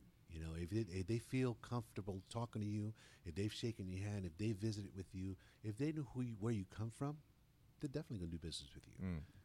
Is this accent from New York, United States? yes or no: yes; Queens, New York, United States; also born or lived in Brooklyn; I was born in Brooklyn, but I grew up in Jamaica, Queens.